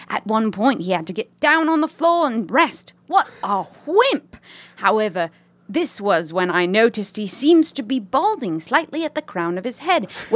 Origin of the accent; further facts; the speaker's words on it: New York, United States; No, I'm from upstate New York.